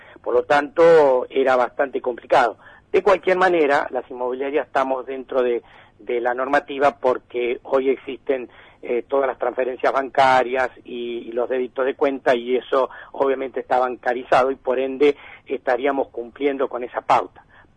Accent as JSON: {"language": "Spanish", "region": "Santa Fe", "country": "Argentina", "tie": "born there", "said": "Sí, nacido en Santa Fe, sí."}